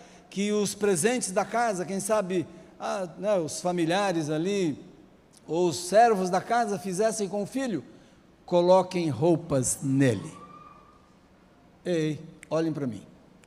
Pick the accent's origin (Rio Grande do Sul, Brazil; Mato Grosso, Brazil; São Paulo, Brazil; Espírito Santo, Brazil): São Paulo, Brazil; Florínia; born there; eles se mudaram de Minas para essa cidadezinha onde eu nasci, Florínia, ali no interior de São Paulo, perto do Paraná.